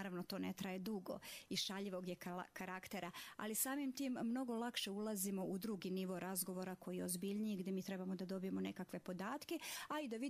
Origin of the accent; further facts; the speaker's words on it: Serbia; now in Banja Luka, Bosnia & Herzegovina; Dolazim iz Srbije. Tu sam sa porodicom već dugo godina, tačnije od 99. godine